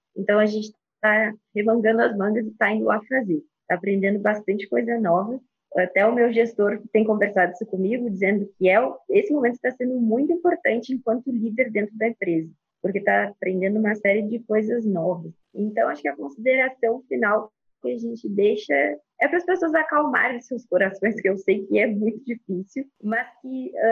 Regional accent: Pelotas, Rio Grande do Sul, Brazil; now in Macaé, Brazil; Eu sou natural do Rio Grande do Sul, em Pelotas, onde eu fiz faculdade

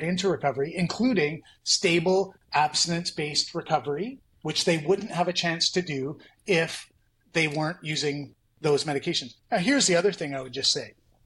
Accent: Vancouver, British Columbia, Canada; I'm from Vancouver

